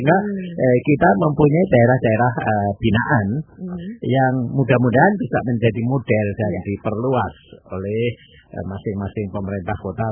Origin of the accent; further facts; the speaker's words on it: Pacitan, East Java, Indonesia; born there; Pacitan itu daerah kelahiran saya.